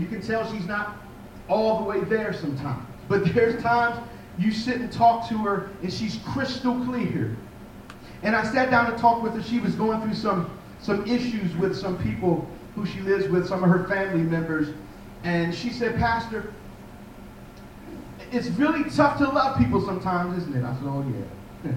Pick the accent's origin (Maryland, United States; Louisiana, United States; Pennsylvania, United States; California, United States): Maryland, United States; Takoma Park; See, I'm from Tacoma Park, Maryland, and I don't know all that there is to know.